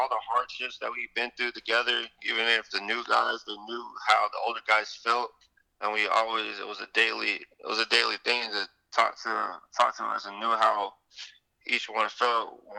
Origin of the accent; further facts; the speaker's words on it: Homestead, Florida, United States; now in Boca Raton, United States; A lot more than my hometown. And it's a fancy place. It's a fancy place in Boca. There's a lot of stuff I visited, like the melting pot, iPic, and all this other stuff that I would never experience being down back home in Homestead.